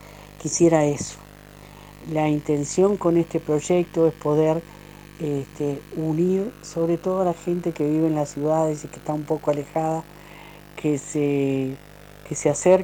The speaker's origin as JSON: {"language": "Spanish", "country": "Uruguay", "lives_now": "Mendoza, Argentina", "said": "Yo soy uruguaya, soy una uruguaya que ha vivido en Mendoza ya más de la mitad de la vida."}